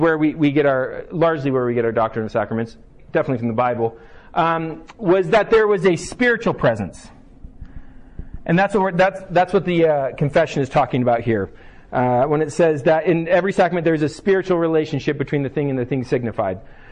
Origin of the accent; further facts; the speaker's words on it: Germany; I grew up in Germany.